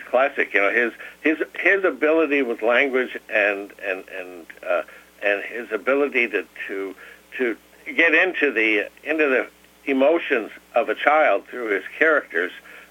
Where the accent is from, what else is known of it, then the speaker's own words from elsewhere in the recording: Tomah, Wisconsin, United States; I grew up in Tomah, Wisconsin, not far from you.